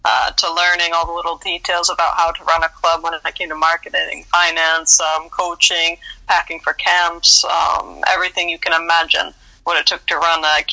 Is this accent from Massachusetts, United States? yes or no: yes; Southampton, Massachusetts, United States; I come from Southampton, Massachusetts originally. And my dad was my first coach growing up, and I really fell in love with the game.